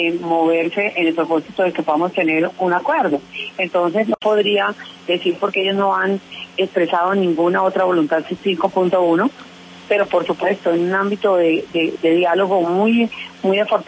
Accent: Colombia

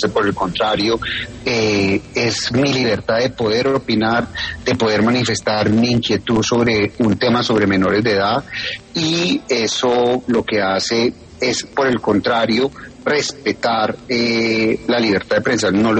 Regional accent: Medellín, Antioquia, Colombia; los dos somos de Medellín, los dos somos antioqueños

